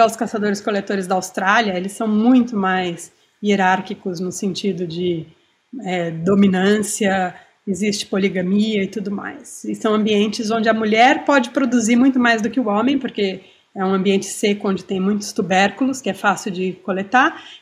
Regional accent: Brazil; moved away as an adult; now in United Kingdom; sou brasileira, fiz a graduação e o mestrado aí, e depois vim fazer o doutorado na Inglaterra

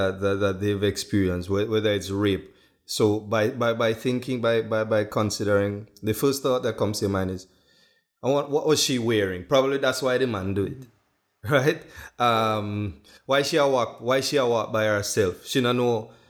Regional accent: Trinidad & Tobago; growing up in Trinidad and Tobago

